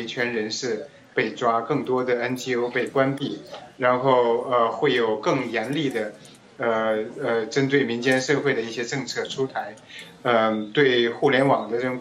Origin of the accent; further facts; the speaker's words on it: China; 我是来自中国的学者跟人权律师